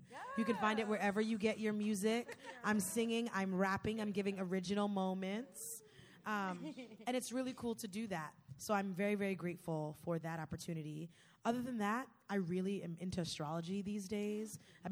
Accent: New York City, New York, United States; I'm from New York City, born and raised

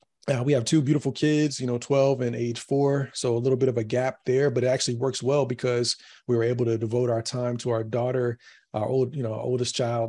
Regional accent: North Carolina, United States; I grew up in North Carolina around Chick-fil-A's.

